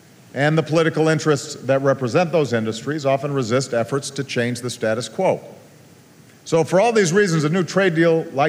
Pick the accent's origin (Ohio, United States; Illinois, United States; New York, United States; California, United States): Illinois, United States; I've seen it in my home state of Illinois as manufacturing plants shut down and jobs dried up over the last two decades.